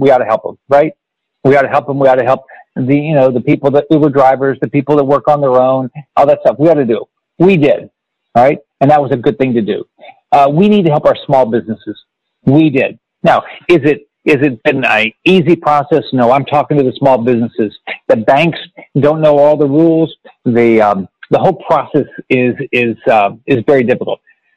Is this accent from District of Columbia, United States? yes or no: no; Illinois, United States; So I think I told you, I was born in Illinois. I lived in public housing there, and I don't know my dad, but I had a wonderful mom